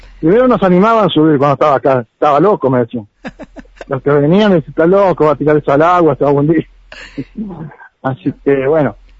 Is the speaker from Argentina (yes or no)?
yes; María Juana, Santa Fe, Argentina; Un gusto hablar con todo mi pueblo de María Juana y que me escuchen.